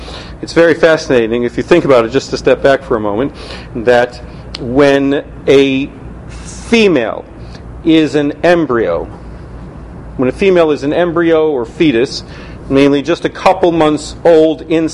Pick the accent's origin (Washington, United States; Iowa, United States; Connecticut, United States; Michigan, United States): Michigan, United States; Detroit; now in New York, United States; So I've lived in New York for many years, even though I came from Detroit originally. I lived in New York for many years. I went to medical school in Detroit